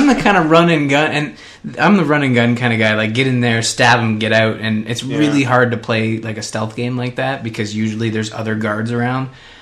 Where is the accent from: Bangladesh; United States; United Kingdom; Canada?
Canada; I mean, I don't know. I'm Canadian.